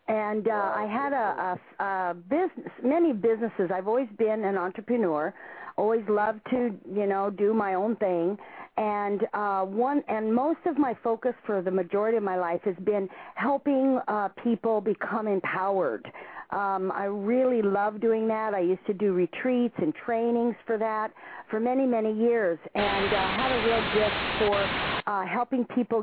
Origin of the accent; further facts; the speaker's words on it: Nevada, United States; Well, I was born and raised in Nevada near Lake Tahoe